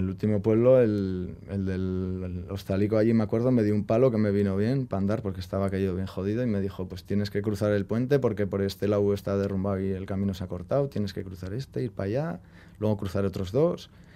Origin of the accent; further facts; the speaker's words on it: Miranda, Spain; En mi pueblo, Miranda, se hace un día de cómo se hacían los trabajos antes